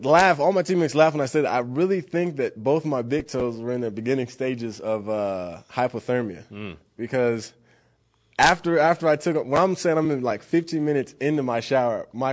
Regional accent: Denver, Colorado, United States; also me growing up in Denver, I remember watching Jay Cutler for the Broncos

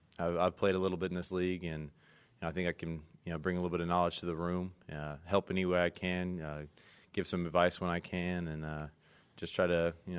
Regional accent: Atlanta, Georgia, United States; I got to go home for a year. I'm from Atlanta, so that was fun to go home for a year

